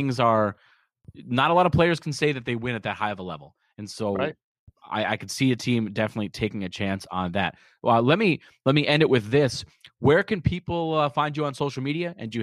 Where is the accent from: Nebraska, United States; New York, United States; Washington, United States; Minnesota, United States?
Minnesota, United States; I'll tell you right now, I'm from Minnesota, and so I definitely have no issues if Edwards ends up here